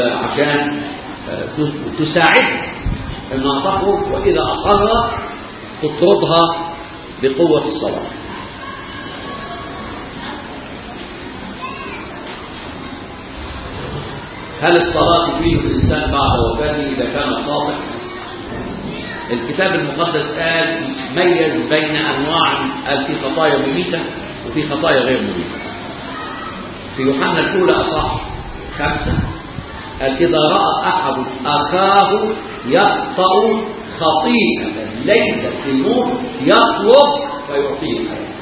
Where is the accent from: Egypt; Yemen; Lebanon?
Egypt; إحنا عندنا كمصريين وكأحبار تراث قديم.